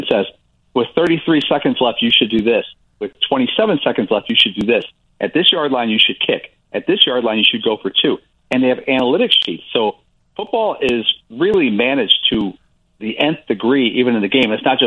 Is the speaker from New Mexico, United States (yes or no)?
no; Illinois, United States; You know, I'm going to talk as a Bears supporter and fan, a lifelong one. I'm from the South Side, and I don't really want the Bears on Monday Night Football to open the season